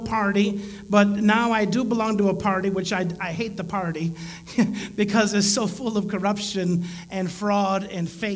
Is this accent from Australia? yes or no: no; Chicago, Illinois, United States; I grew up a Democrat, and because I'm from Chicago and I'm a minority, I'm Latino, so I grew up a Democrat